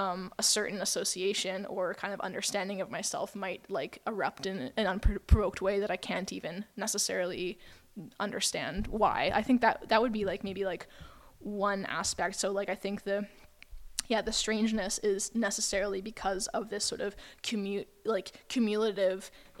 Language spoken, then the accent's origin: English; Vancouver, British Columbia, Canada; growing up in Vancouver, I had to listen to like a lot in elementary school, high school